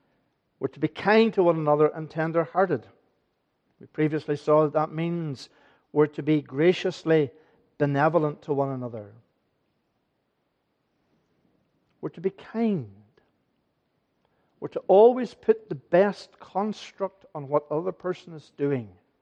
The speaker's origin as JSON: {"language": "English", "country": "Ireland", "said": "I'm an Irishman. I had red hair when I was 20. It's now going gray."}